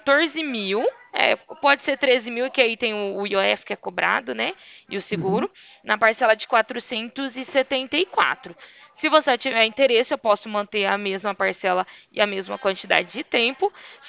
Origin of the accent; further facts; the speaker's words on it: Ribeirão Preto, São Paulo, Brazil; eu sou de Ribeirão Preto.